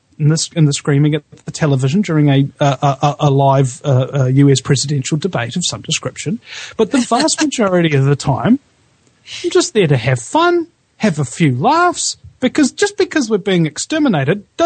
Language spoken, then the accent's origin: English; New Zealand; Namely, I'm from New Zealand.